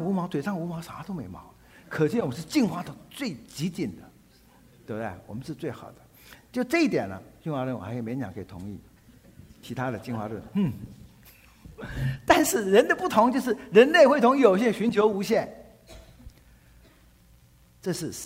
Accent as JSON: {"language": "Chinese", "country": "China", "said": "所以我们中国人都觉得有猿猴科的特征叫做帝王之相"}